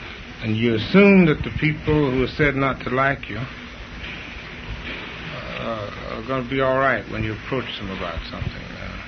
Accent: Atlanta, Georgia, United States; And as a kid, I grew up in Atlanta.

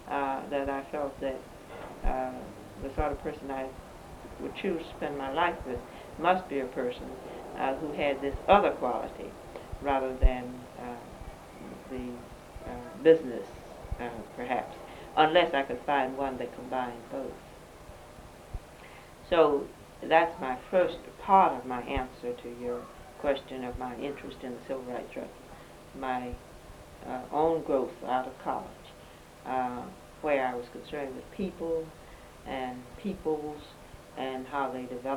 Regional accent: Jackson, Mississippi, United States; and that's when we moved to Jackson, Mississippi, so that I grew up here in Jackson, Mississippi.

